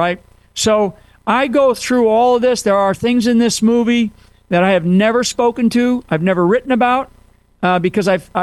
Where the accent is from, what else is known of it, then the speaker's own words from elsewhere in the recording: United States; it's out of love that why we, as an American soldier, why we go overseas and fight.